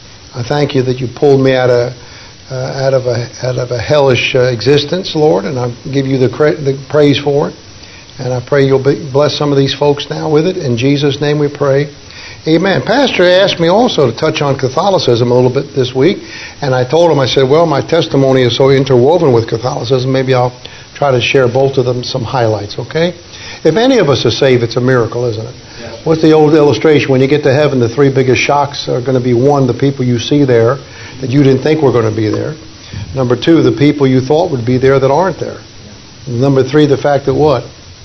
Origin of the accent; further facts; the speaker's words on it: New York City, New York, United States; He's in the Marines, but I grew up in New York City.